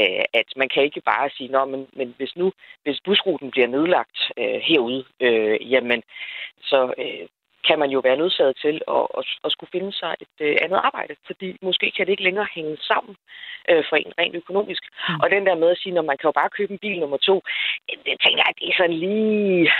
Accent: Region of Southern Denmark, Denmark; Jeg kommer selv ned fra Sydfyn af, hvor at den by, hvor jeg voksede op i, det kan knap nok kaldes

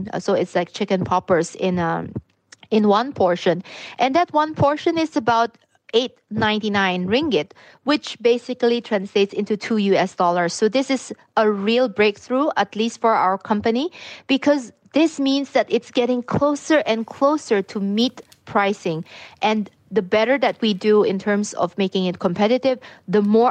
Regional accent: Philippines; like I'm from the Philippines, there's a huge population there which is very, very poor.

